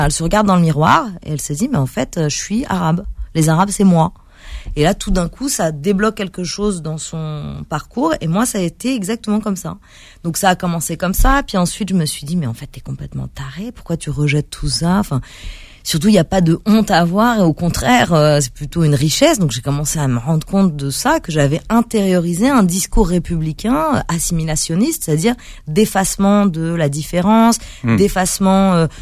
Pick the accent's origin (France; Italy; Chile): France; Paris, Île-de-France; ben non en fait moi j'ai grandi à Paris